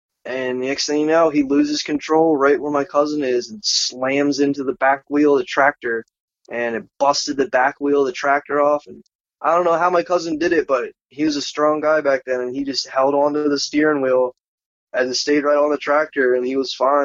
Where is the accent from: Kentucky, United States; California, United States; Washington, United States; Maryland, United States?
Maryland, United States; Yeah, I come from Maryland, where the roads are like golden paved.